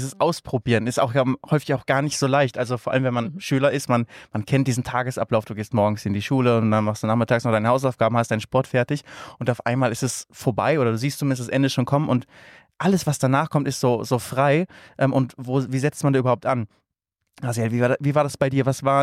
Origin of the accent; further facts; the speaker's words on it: Lübeck, Schleswig-Holstein, Germany; Ich komme aus Lübeck.